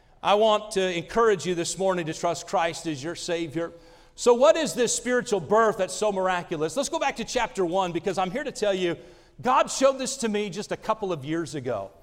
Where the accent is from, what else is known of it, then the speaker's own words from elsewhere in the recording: Indiana, United States; born there; I was born in Indiana. I don't remember a thing about it.